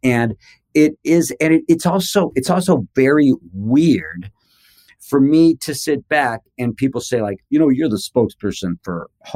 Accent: United States; I grew up with in America, we had like Captain Kangaroo and Mr. Rogers and Sesame Street.

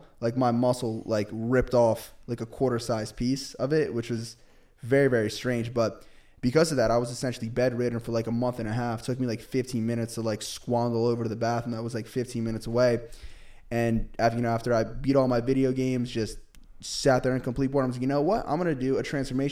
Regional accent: New Jersey, United States; I am from New Jersey

